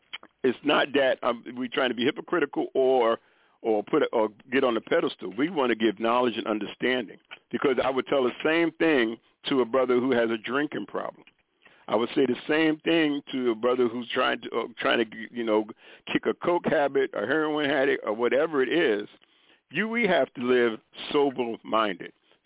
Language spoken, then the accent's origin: English; New York, United States; I was raised, I'm originally from New York.